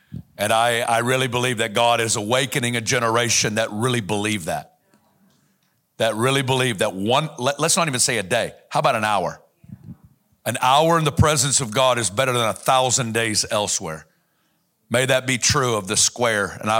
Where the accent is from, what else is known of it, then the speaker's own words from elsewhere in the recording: Arkansas, United States; I'm from Northwest Arkansas, a little town of 3,000.